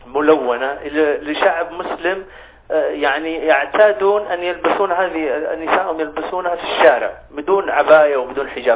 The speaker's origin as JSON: {"language": "Arabic", "town": "Riyadh", "region": "Riyadh Province", "country": "Saudi Arabia", "said": "أنا من الرياض"}